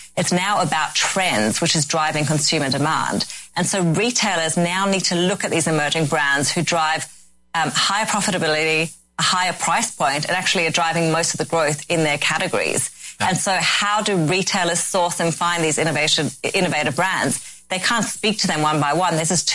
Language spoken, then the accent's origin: English; Sydney, New South Wales, Australia; also born or lived in South Africa / London; I was born in South Africa, lived in London for a bit, and most of my time in Australia.